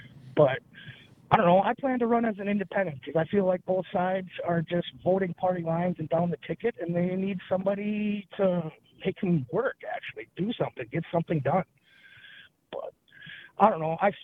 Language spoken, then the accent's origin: English; Greenwood, Wisconsin, United States; Yep, I'm from Greenwood, right there in the middle of it, actually.